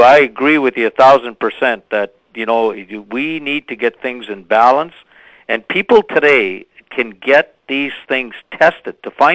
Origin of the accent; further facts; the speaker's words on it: Timmins, Ontario, Canada; My hometown is … hometown.